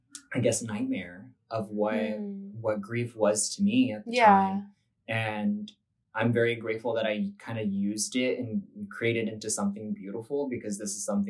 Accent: Long Beach, California, United States; I'm a grad student here at Long Beach. I'm studying English. And I'm the poet and author on the side, and I've been here all my life pretty much.

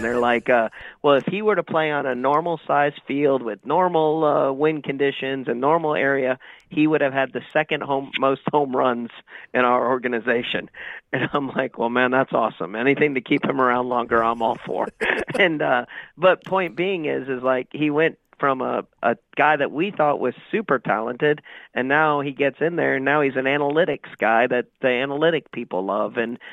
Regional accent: the South, United States; I'm from the South, and so I have a Southern mentality when it comes to playing the game of baseball

